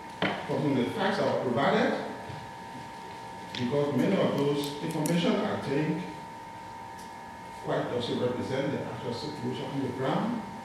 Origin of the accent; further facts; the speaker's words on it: Liberia; I want to say that I'm from Liberia. I guess I'm from Liberia. I was there when the situation started.